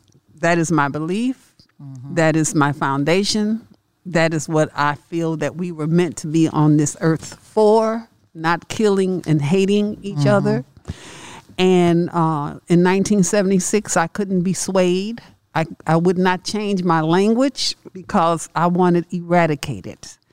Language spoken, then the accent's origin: English; Chicago, Illinois, United States; I experienced racism from every which way but loose from that contract and from growing up in Chicago.